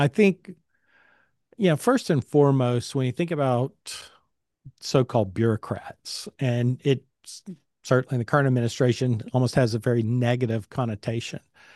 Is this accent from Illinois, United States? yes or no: no; Arkansas, United States; a company called Alltel, which was headquartered in my home state of Arkansas.